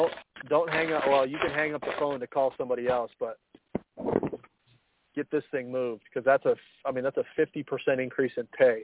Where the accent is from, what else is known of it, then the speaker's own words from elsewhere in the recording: Midwest, United States; I'm from the Midwest. We used to go there when I was a kid.